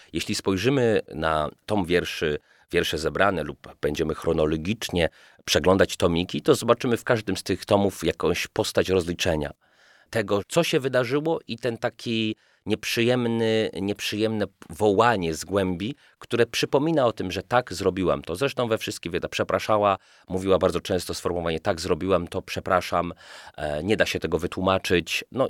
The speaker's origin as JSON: {"language": "Polish", "town": "Ostrów Wielkopolski", "region": "Greater Poland Voivodeship", "country": "Poland", "tie": "born there", "said": "bo ja w Ostrowie Wielkopolskim się urodziłem, a parafia moja to parafia Świętej Rodziny."}